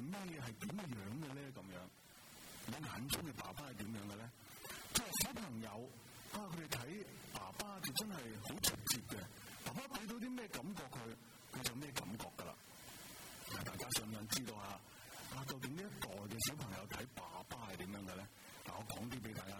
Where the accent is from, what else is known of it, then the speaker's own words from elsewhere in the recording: Hong Kong; 作為香港人喺呢個嘅香港環境生活，